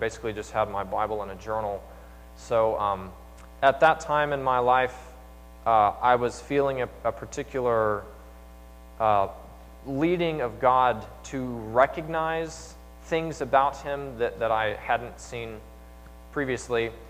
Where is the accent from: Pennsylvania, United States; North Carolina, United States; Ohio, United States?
North Carolina, United States; Black Mountain; I'm from Black Mountain